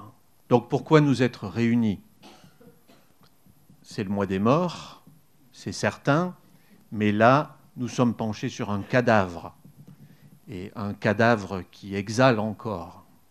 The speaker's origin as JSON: {"language": "French", "region": "Provence-Alpes-Côte d'Azur", "country": "France", "said": "Ici, nous sommes en terre occitane. Moi, je viens de Provence. Je suis moitié provençal, moitié corse."}